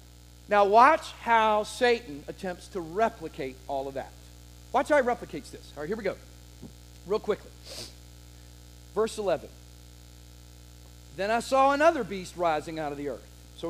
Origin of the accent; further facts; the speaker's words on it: Hampton, Virginia, United States; Now, I grew up in Hampton, Virginia, and guess what my zip code was? It was the zip code of our church.